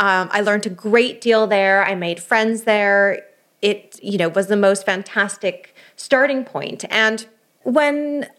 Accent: London, United Kingdom; also born or lived in United States; I am American. I was born in the States. I grew up in London, then went back to Georgetown and started off my career in New York and then moved back again.

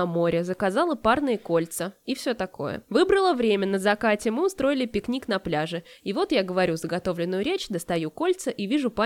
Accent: Voronezh, Voronezh Oblast, Russia; а потом оказалось, что мы из Воронежа, из ее города

